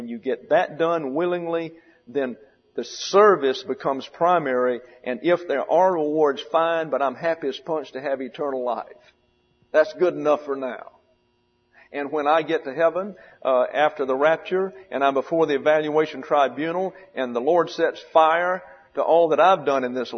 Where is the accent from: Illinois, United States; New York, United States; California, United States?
New York, United States; New York City; We're the New York Mets. We're the pond scum. We deserve this because we're from New York City.